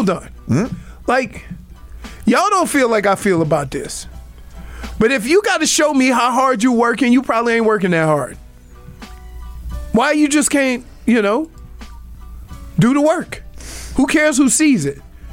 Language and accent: English; New Orleans, Louisiana, United States; I'm from New Orleans.